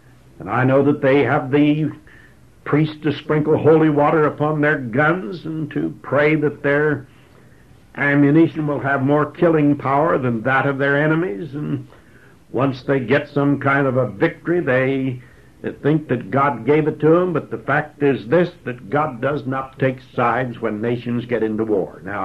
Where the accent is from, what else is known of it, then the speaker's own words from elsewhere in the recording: United States; But that's not because I'm an American.